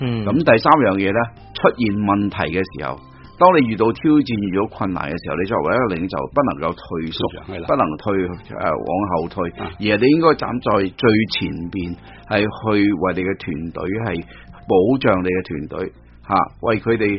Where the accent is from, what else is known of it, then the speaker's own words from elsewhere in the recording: China; 要我哋中国人讲话要以德服人啦